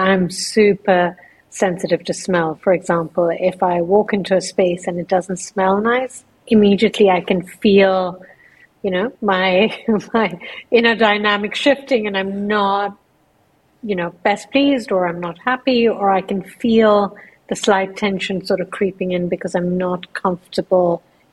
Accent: India; also born or lived in London, United Kingdom; I'm a Parsi by faith. Parsis are Zoroastrian. We came from Persia. I was born in London, and then I grew up in India. And my grandmother was, so I grew up in my grandmother's house.

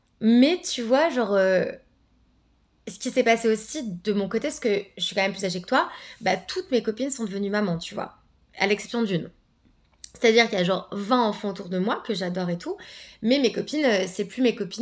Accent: France; moi je suis française, on a la sécurité sociale.

